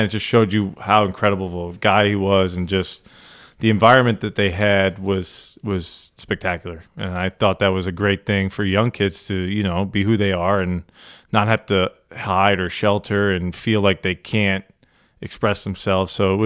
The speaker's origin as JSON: {"language": "English", "region": "Northeast", "country": "United States", "tie": "born or raised there", "said": "I grew up in the Northeast."}